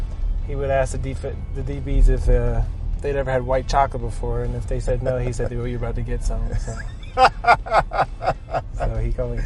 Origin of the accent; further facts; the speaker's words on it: Smithfield, Virginia, United States; I say Virginia Beach because nobody knows the town I'm from, but technically it's Smithfield, Virginia.